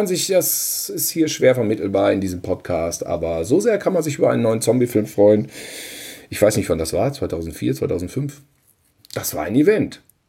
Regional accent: Cologne, North Rhine-Westphalia, Germany; Da muss ich jetzt mal hier als Kölner mal den Unterschied

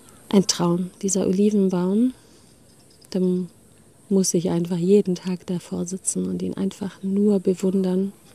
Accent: Germany; Ich bin Deutsche, ich bin Libanesin

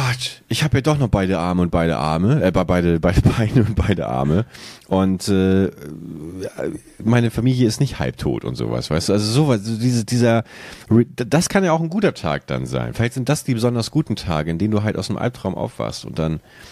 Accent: Buchholz, Lower Saxony, Germany; in meiner alten Heimatstadt Buchholz an so einer Kreuzung, an der ich früher gewohnt habe

